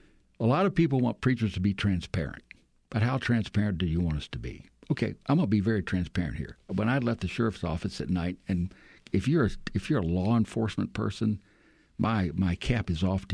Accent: Louisiana, United States; I am from Louisiana, though, so you never know what it might be. My fun little crawfish in there.

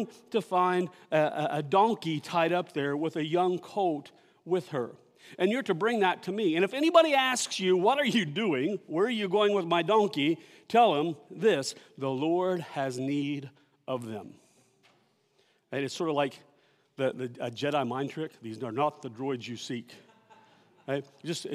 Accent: Ohio, United States; I remember as a kiddo growing up in Washington County, Ohio.

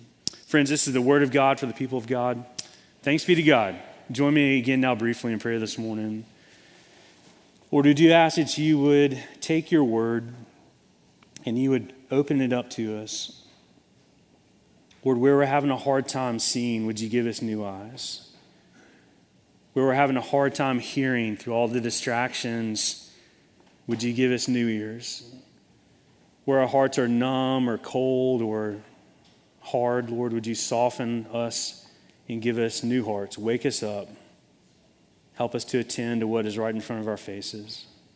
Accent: Chattanooga, Tennessee, United States; someone I knew from growing up in Chattanooga

